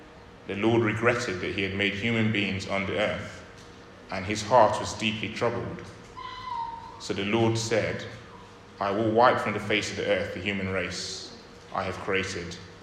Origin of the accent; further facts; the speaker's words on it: Nigeria; I'm Nigerian, and I know a lot of Nigerians